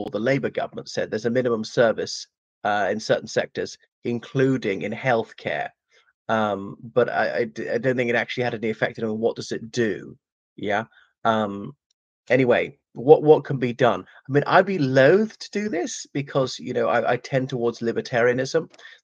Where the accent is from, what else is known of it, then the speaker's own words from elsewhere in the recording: Ireland; from Ireland, so welcome back to my channel.